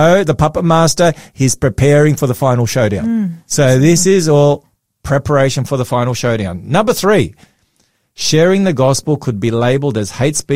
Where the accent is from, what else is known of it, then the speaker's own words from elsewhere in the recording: Victoria, Australia; I'm from Victoria, Sharissa.